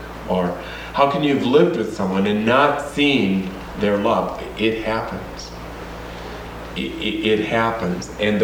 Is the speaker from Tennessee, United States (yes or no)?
no; South Dakota, United States; also born or lived in Minnesota; I grew up in South Dakota, and I do not apologize for it.